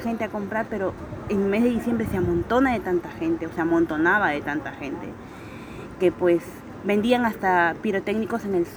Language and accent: Spanish; Lima, Peru; now in Spain; Soy de Perú, de Lima